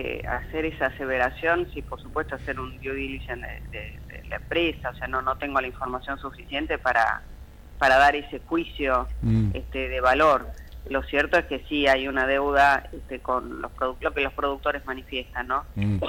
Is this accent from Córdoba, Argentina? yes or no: no; Salta, Argentina; soy salteña